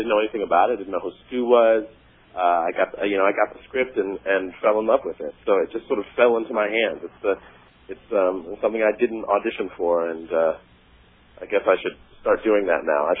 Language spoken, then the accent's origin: English; Germany; I grew up in Germany. The kid goes to Germany and play. And I spent a good amount of my years in Germany. My dad was in the military. So I did travel quite a bit.